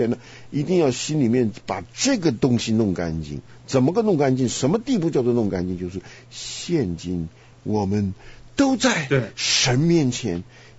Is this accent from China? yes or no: no; Taiwan; 你说我们从台湾来，对不对？